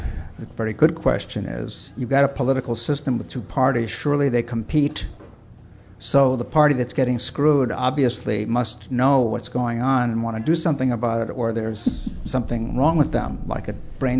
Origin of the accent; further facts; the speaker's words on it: Chicago, Illinois, United States; I'm from Chicago, okay? I speak about this with a little authority.